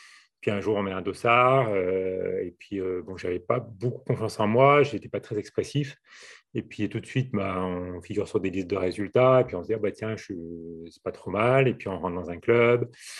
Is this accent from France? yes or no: yes; Grenoble, Auvergne-Rhône-Alpes, France; Je viens d'ici, de Grenoble. C'est important pour moi. Je n'ai pas bougé en fait. Je suis né ici, j'ai grandi ici et j'ai vécu un pied dans la ville et un pied dans la montagne pendant toute ma jeunesse.